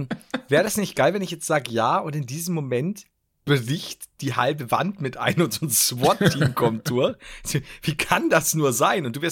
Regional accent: Bavaria, Germany

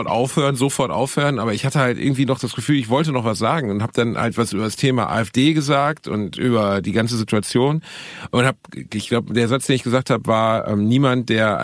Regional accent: Gelsenkirchen, North Rhine-Westphalia, Germany; Ey, guck mal, ich bin in Gelsenkirchen aufgewachsen.

